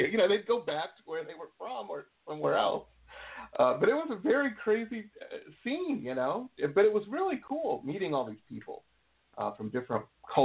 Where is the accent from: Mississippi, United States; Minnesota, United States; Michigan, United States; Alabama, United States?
Michigan, United States; Detroit; when I was a kid, I grew up in Metro Detroit, but in the Midwest there, it seemed that everyone I knew wanted to be a guitar player.